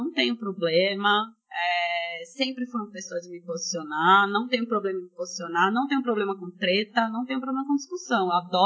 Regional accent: Brazil; Não, eu sou brasileira.

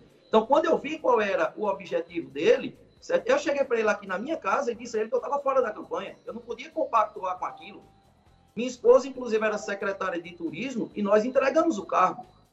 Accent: Pernambuco, Brazil; Agora, eu, enquanto pernambucano, o que eu tenho hoje é que torcer

